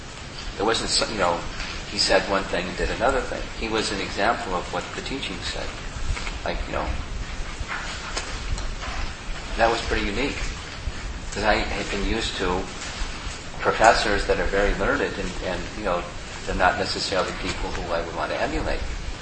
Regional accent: United States; Not just because I'm American, I like freedom.

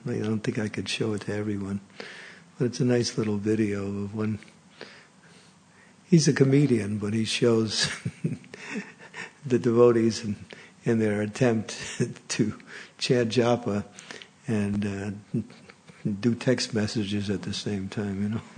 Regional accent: New York, United States; And I'm from New York, and so New York, people from New York have a certain way of making fun of each other in a joking way, and nobody gets offended.

